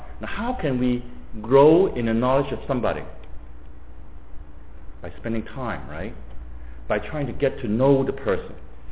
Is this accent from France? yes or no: no; Hong Kong; Now, you know how I grew up in Hong Kong?